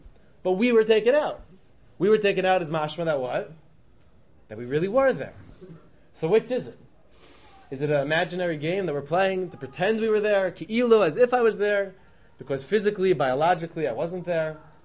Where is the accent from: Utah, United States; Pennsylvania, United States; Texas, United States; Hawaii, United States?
Pennsylvania, United States; Philadelphia; born there; I was born in 1981 in Philadelphia, Pennsylvania.